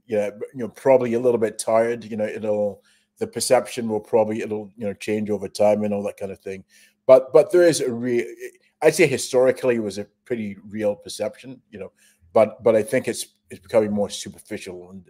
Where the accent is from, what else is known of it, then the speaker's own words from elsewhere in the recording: Scotland, United Kingdom; born there; I was born in Scotland, to African parents